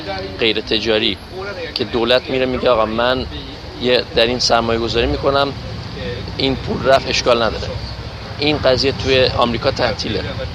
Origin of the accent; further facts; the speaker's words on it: Iran; خیلی بالاخره از ایران میام.